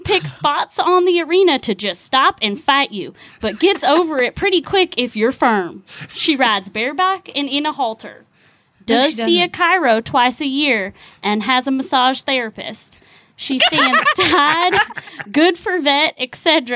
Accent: California, United States; Now, I'm from California. I don't know that I have a southern accent.

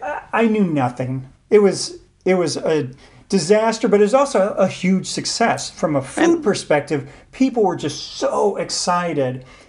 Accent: St. Louis, Missouri, United States; And it's kind of interesting because my family comes from St. Genevieve, Missouri. I'm born and raised in St. Louis

